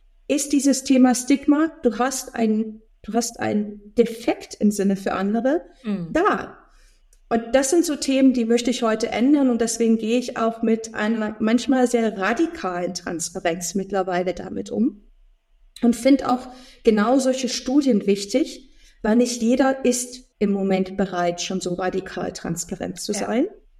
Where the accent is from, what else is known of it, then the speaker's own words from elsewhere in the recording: East Germany, Germany; Ich komme aus dem Osten Deutschlands. Ich habe dann im Osten auch noch studiert in Chemnitz.